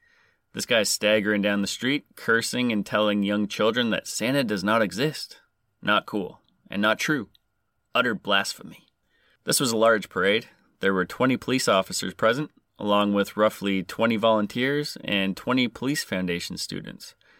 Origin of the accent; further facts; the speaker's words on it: Canada; I am Canadian, so I don't even know why I'm changing my voice.